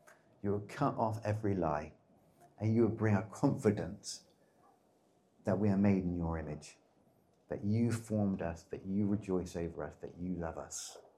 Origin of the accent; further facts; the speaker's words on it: East of England, United Kingdom; And I grew up in Essex, and people in Essex are super pale.